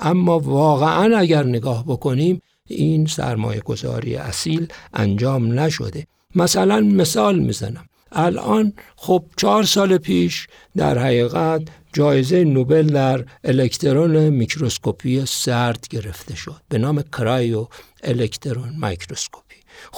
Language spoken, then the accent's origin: Persian; Shiraz, Fars, Iran; چون من خودم اهل شیراز هستم